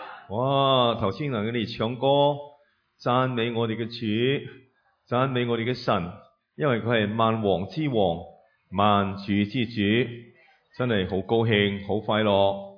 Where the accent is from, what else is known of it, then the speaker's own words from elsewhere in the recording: Chaozhou, Guangdong, China; 我是潮州人，有冇潮州人啊？